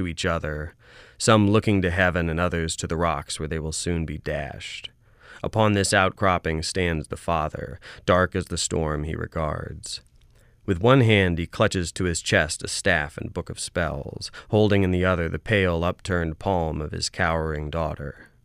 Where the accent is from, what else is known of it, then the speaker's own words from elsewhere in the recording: Pensacola, Florida, United States; also born or lived in New Orleans; I was born in New Orleans in my first 5 years or so on the North Shore, but really grew up in Florida, in Pensacola. That's why I always say Gulf Coast in the bios and stuff.